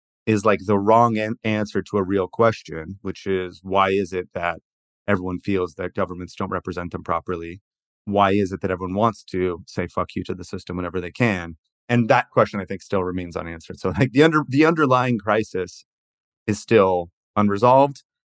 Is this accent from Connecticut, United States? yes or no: no; California, United States; And like, I'm from California, like Arnold Schwarzenegger was one of these